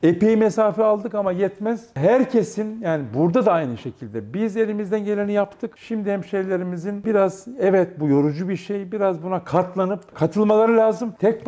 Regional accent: Çamlıhemşin, Rize, Turkey; ben Rize Çamlıhemşin'de doğup büyüdüm. Liseyi orada bitirdim.

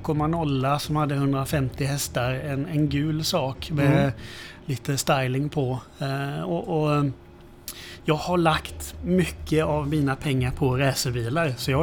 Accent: Kalmar, Kalmar County, Sweden; Jag är från Kalmar från början.

